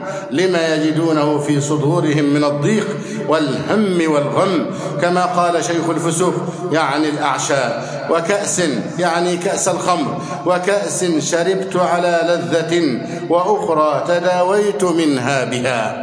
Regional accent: Egypt; اللهم احفظ بلدنا مصر أمناً أماناً، سخاءً رخاءً

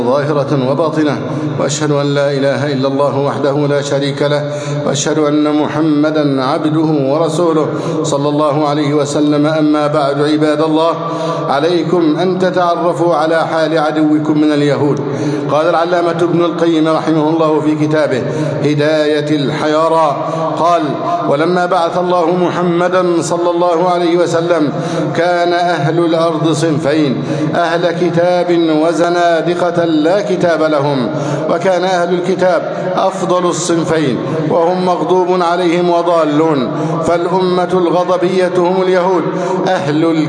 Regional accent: Egypt; اللهم احفظ بلدنا مصر أمناً أماناً

